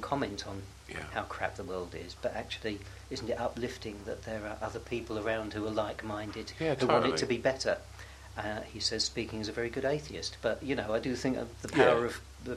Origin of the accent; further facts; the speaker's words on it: Hornchurch, London, United Kingdom; I was brought up in Hornchurch, Essex.